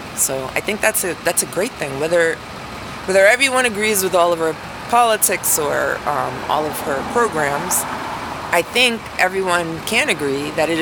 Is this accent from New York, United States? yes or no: yes; New York, United States; moved away; being a New Yorker and all, or a former New Yorker